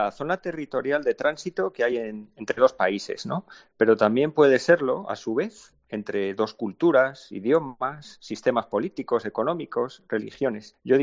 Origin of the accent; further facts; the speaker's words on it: Spain; nosotros como occidentales, como europeos, como españoles, tenemos muy bien aprendido el concepto de frontera